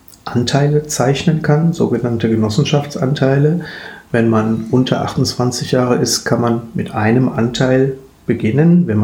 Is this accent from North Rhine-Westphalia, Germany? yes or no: yes; Duisburg, North Rhine-Westphalia, Germany; born there; Dazu muss ich mich jetzt erstmal als Nicht-Bochumer, sondern als gebürtiger Duisburger, der tatsächlich nur seine 8-9 Arbeitsstunden am Tag in Bochum verbringt, outen.